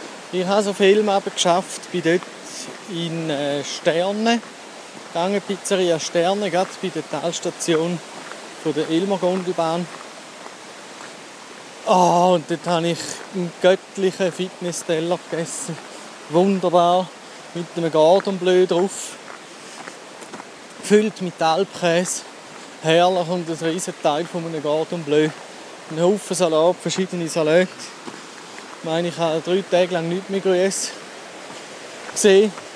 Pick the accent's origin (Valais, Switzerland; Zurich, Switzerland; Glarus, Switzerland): Glarus, Switzerland; Fast eine Schande als Glarner.